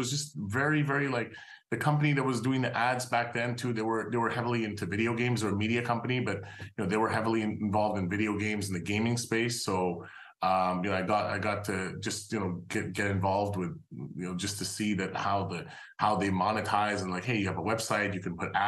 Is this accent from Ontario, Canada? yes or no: no; Montreal, Quebec, Canada; So I'm Canadian. I actually grew up in Montreal.